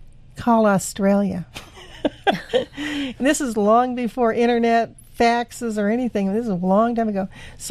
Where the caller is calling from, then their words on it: California, United States; And I called him and I said, I'm calling from California.